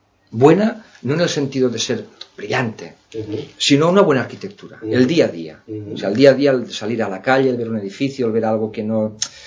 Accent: Lleida, Catalonia, Spain; yo no soy de Barcelona, soy de Lérida, y los de fuera de Barcelona, lo del centralismo barcelonés, también nos cuesta

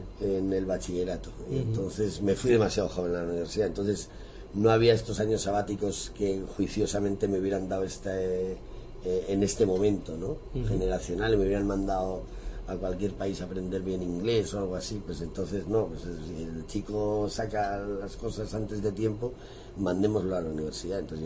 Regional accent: Navarre, Spain; Yo soy navarro y estudiante de Deusto

